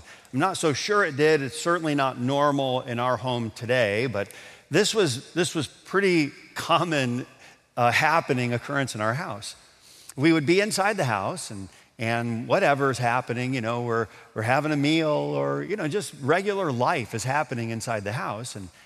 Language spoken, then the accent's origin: English; Adrian, Michigan, United States; although it was part of my growing up in Mayberry, okay? otherwise known as Adrian.